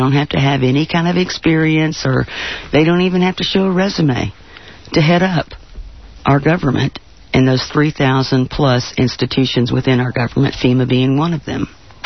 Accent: Gulfport, Mississippi, United States; I grew up in Gulfport, Biloxi area of Mississippi. My parents lived there for 37 years

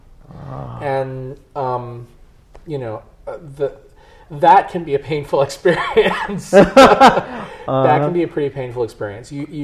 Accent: United States; Now, the place that I go in Amman, Jordan, I've been several times, and they know me there because I'm an American guy.

